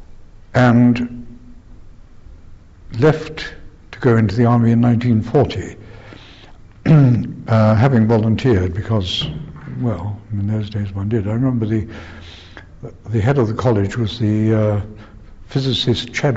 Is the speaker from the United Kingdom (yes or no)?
yes; Stoke Newington, London, United Kingdom; born there; Yes, I was born in Stoke Newington, which is in North London, on the 10th of March 1920.